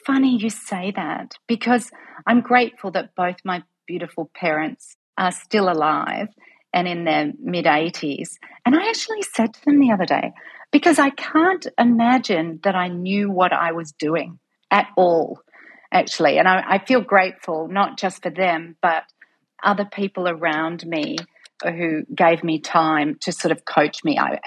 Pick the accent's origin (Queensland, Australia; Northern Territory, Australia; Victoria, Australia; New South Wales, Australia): Victoria, Australia; North Dandenong; I grew up in North Dandenong, which is not a lovely suburb. It's the heartland. I know it very well.